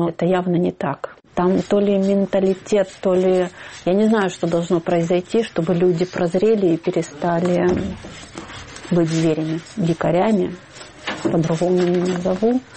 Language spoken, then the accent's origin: Russian; Donetsk, Donetsk Oblast, Ukraine; moved away as an adult; Я сама родом из Донецка. И когда в Донецке это все было, я уже на себе это ощутила, как это все начинается